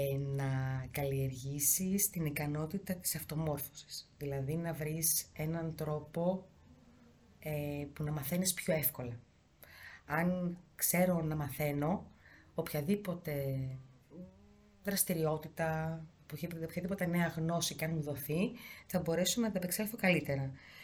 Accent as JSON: {"language": "Greek", "town": "Orestiada", "region": "Eastern Macedonia and Thrace", "country": "Greece", "lives_now": "Sparta, Greece", "said": "Κατάγομαι από την Οραστιάδα Εύρου. Διορίστηκα πέρσι στη Σπάρτη."}